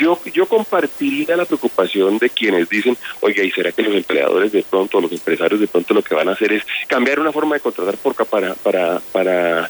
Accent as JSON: {"language": "Spanish", "country": "Colombia", "said": "Nosotros no podemos estar satisfechos como colombianos"}